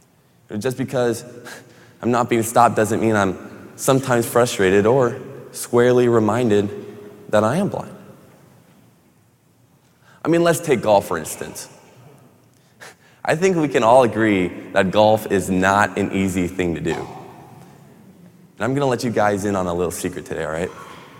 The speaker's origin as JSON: {"language": "English", "town": "Huntington Beach", "region": "California", "country": "United States", "tie": "born or raised there", "said": "And I grew up in Huntington Beach, so I love to surf, Surf City."}